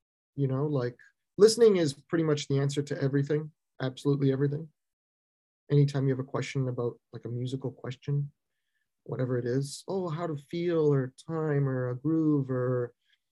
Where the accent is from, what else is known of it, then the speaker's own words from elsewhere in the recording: Toronto, Ontario, Canada; growing up in Toronto, going to school in Toronto, it's a incredibly multicultural city